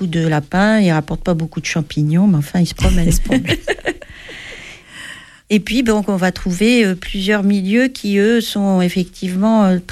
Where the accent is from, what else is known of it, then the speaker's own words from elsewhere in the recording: Occitanie, France; Moi, je viens du Nord. Enfin, du Nord, oui, au-dessus de Montauban, donc du Nord.